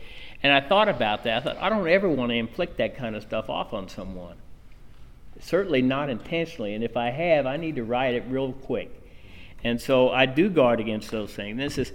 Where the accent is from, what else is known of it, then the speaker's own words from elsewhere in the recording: Kansas, United States; I'm from Kansas originally, and eating crow is just hard to do.